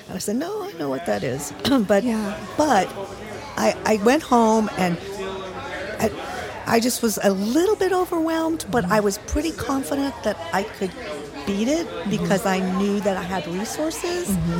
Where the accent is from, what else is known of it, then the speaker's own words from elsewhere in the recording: Austin, Texas, United States; I'm from Austin, Texas.